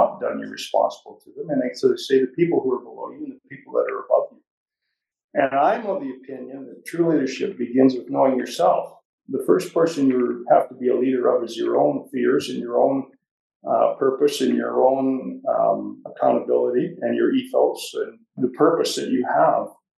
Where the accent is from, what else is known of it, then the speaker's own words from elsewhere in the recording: Canada; when you travel as a Canadian to Europe and you're tied to an event like the liberation of Europe, it's pretty special